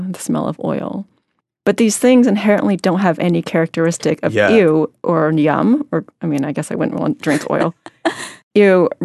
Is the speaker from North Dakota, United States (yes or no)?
no; Los Angeles, California, United States; So I grew up in Los Angeles, really like in this immigrant household that was really focused on success.